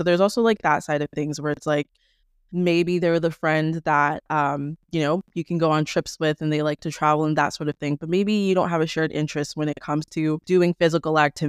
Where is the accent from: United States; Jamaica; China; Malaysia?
Jamaica; now in Ottawa, Canada; We are both Jamaican. Ottawa has a very large like African community. You don't stumble upon a lot of Caribbean people.